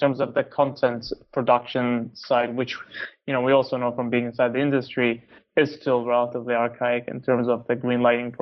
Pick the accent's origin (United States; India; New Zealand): New Zealand; You know, I grew up in New Zealand